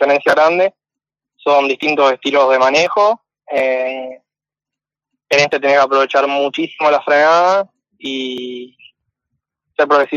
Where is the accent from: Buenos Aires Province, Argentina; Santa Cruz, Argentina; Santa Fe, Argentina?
Santa Fe, Argentina; Rosario; Son de donde soy yo, de Rosario.